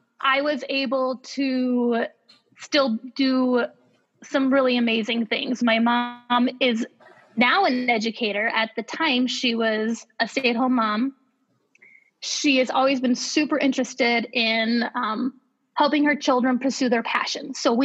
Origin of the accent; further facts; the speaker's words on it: Iowa, United States; now in Woodbury, United States; I grew up in Iowa. Actually, I lived in Woodbury for a small amount of time.